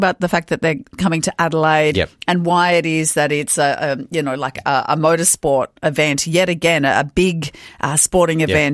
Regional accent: Hawaii, United States; And, I was a teenager growing up in Maui

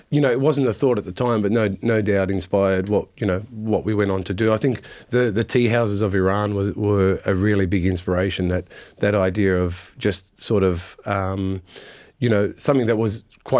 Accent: Australia; So growing up in Australia and being born in Australia, for me, I see the similarities more than the differences.

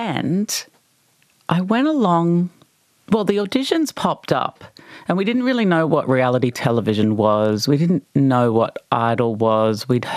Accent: Brisbane, Queensland, Australia; moved away as an adult; also born or lived in Sydney, Australia; I'd been doing drag in Sydney. I'd moved there when I was 18 from Brisbane.

